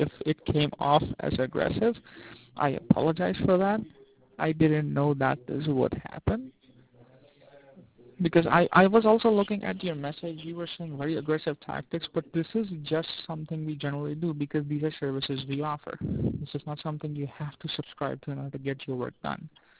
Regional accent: South Africa; also born or lived in Illinois; now in New York, United States; by background, I'm from South Africa, then I moved to Illinois, and now I'm in New York. I moved, like, seven years ago. Nine years ago

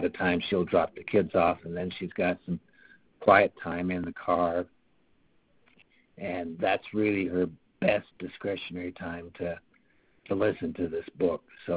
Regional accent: Minnesota, United States; I just sound like me, but we grew up in Minnesota. I'm not looking for a specialized accent.

